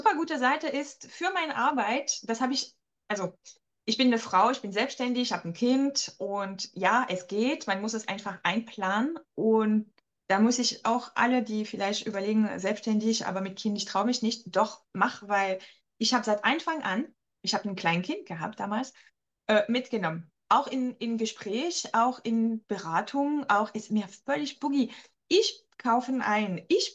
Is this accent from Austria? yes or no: no; Grand Est, France; born there; German is a second language; Also ich bin geboren in Lothringen.